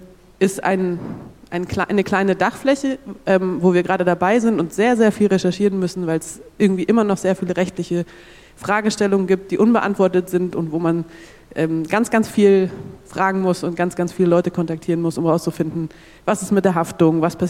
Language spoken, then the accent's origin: German; Leipzig, Saxony, Germany; ich bin aus Leipzig und dort Mitglied in einem Gemeinschaftsgarten.